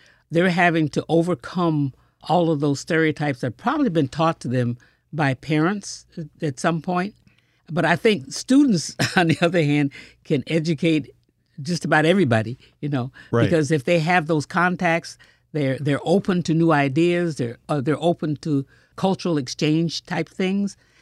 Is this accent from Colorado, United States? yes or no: no; New York, United States; Because when I grew up in the Adirondacks, we were left out of all social events.